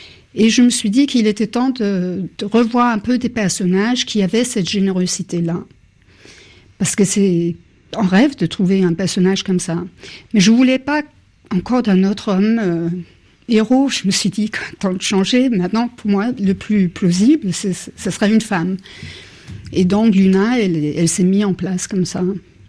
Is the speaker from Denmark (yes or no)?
yes; Denmark; now in France; depuis que je suis arrivée en France. Il y a 25-30 ans, je venais du Danemark